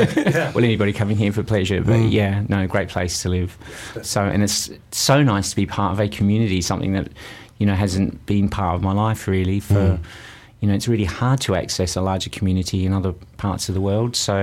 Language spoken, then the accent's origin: English; Australia; accent: Australian; moved away as an adult; now in Brighton, United Kingdom; But essentially, I've lived in the UK for almost 30 years. I'm an Aussie Brit, so mm-hmm. I'm a citizen mm-hmm. of the United Kingdom.